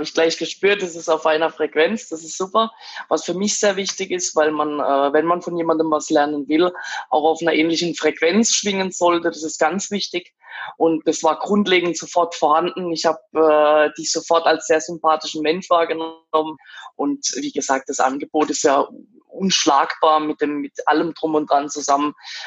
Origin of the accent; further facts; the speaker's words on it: Karlsruhe, Baden-Württemberg, Germany; 94 geboren, sprich 24 Jahre alt. 25, sorry. Komme aus Karlsruhe.